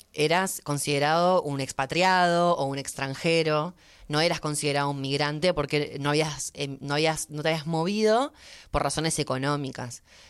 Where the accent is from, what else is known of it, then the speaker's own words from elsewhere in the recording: Uruguay; now in United States; cuando yo, por ejemplo, dejé Uruguay para irme a Estados Unidos, sí, emigré con respecto a mi país de origen, pero para el punto de vista de Estados Unidos, yo inmigré hacia Estados Unidos.